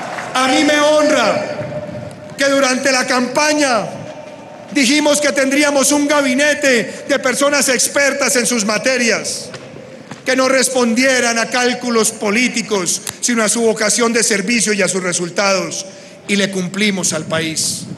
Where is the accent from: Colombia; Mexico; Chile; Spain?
Colombia; Yo, como un colombiano más, he estado recorriendo durante varios años el territorio